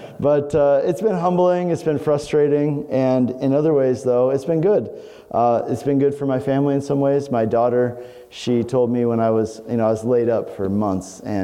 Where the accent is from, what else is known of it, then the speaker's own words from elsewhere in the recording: Denver, Colorado, United States; Well, you know, I grew up in Colorado. I grew up in Denver.